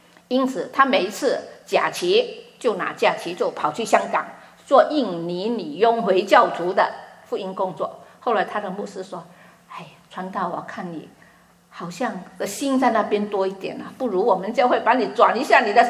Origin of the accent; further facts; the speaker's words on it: China; 我们这里大家都是，我们都是中国人，我们知道我们说有修养